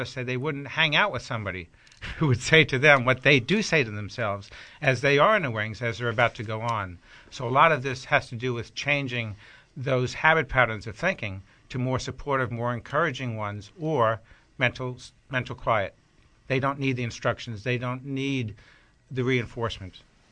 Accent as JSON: {"language": "English", "town": "Long Island", "region": "New York", "country": "United States", "tie": "born or raised there", "said": "Well, I grew up on Long Island. My father was in the Army Air Corps"}